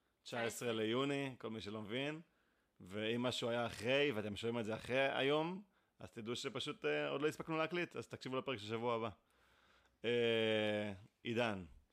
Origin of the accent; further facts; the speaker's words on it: Rishon LeZion, Central District, Israel; אני גם מראשון